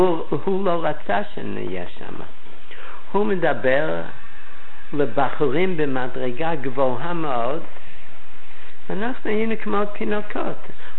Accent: United States; אני נולדתי בארצות הברית וחונכתי שם בחדר שהיה אז, אם אפשר לקרוא לזה חדר.

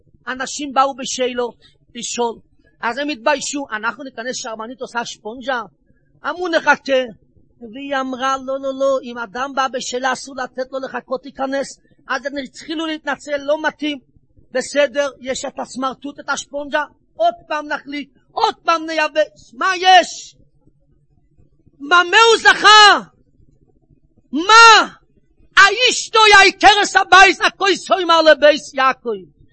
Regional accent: Jerusalem, Jerusalem District, Israel; now in Bnei Brak, Israel; אני גר היום בבני ברק, אבל אני יליד דור שביעי מצד האמא של ירושלים.

